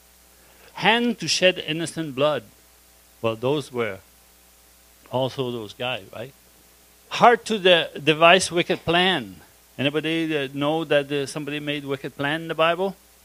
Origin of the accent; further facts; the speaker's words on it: Quebec, Canada; born there; I was born in Quebec